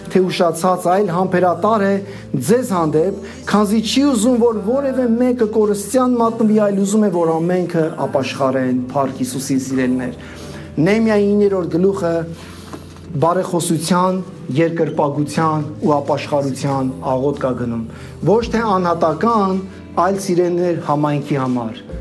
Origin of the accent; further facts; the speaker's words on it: Abovyan, Kotayk, Armenia; Ես իմ արմատներով Շամյանի ժողովրդին միացած եմ, սիրելիներ, Աբովյան եմ ծնվել ու մեծացել։